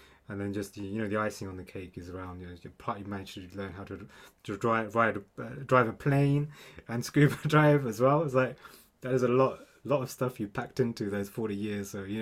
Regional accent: London, United Kingdom; you mentioned being born in the 80s, so we're quite similar ages, but, you know, I've kind of been born and brought up in London, in the UK.

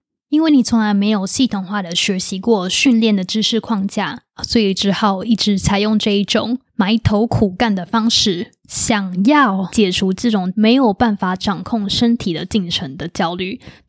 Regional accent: Taiwan; 虽然我们突然进到一个未知的状态，但是我们是台湾人，我们怎么可能熬不过来呢？

